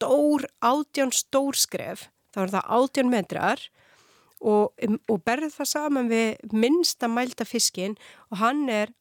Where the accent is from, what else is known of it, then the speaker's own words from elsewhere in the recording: Vestmannaeyjar, Southern Region, Iceland; leikvöllurinn í kringum krakka sem alast upp í Vestmannum